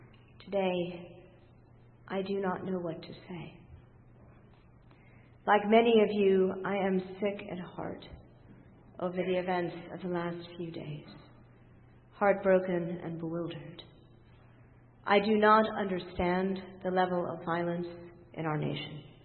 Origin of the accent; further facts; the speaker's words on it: Virginia, United States; I was raised in Virginia, not far from the homes of George Washington, James Madison, and other heroes of our nation's past.